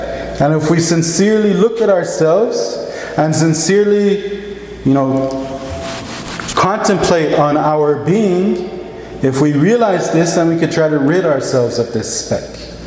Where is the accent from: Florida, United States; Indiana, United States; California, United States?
California, United States; Los Angeles; So for instance, many of you know I'm a convert to Islam. I'm from Los Angeles, from this city.